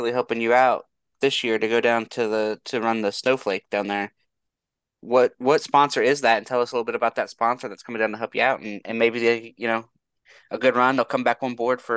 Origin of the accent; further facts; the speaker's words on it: Ohio, United States; See, I'm from Ohio, so I'm just kind of curious if you've raced some of the local stuff around here.